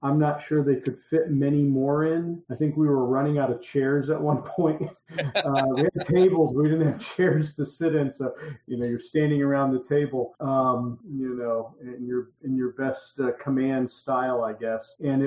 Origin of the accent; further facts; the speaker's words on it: New England, United States; I grew up in New England originally